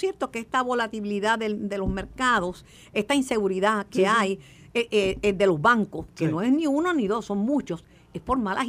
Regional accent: Puerto Rico; Pues porque yo soy puertorriqueña.

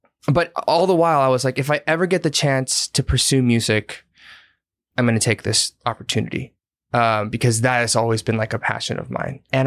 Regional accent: Atlanta, Georgia, United States; also born or lived in Boston; I was born in Atlanta, Georgia.

